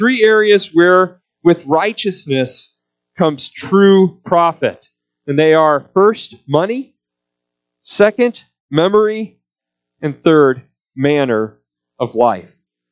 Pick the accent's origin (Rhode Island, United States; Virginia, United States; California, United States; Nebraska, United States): Nebraska, United States; Omaha; I still think about the company that was based out of my hometown of Omaha, Enron.